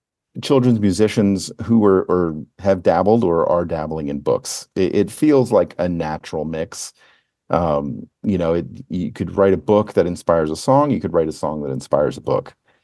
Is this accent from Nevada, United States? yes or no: yes; Las Vegas, Nevada, United States; came to my hometown. But amazingly, there is only one other couple in Las Vegas I know of anyway, that does children's music.